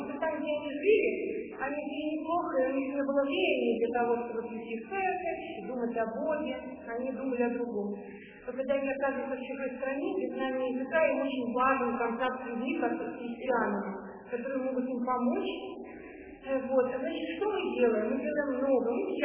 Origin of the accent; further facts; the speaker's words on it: Lviv, Lviv Oblast, Ukraine; moved away; поскольку я сама приехала из Львова, моя родина Украина, Львов